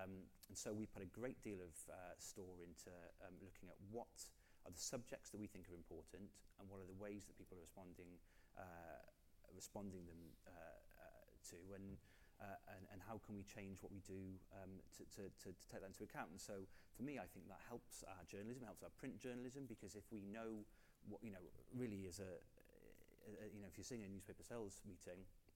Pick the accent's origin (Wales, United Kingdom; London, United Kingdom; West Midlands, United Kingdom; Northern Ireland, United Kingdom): Wales, United Kingdom; for me as a Welshman